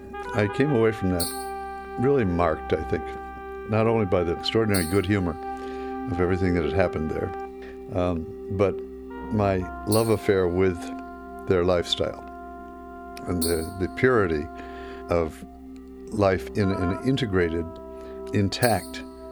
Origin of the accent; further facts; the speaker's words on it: United States; So I explained that I was from America.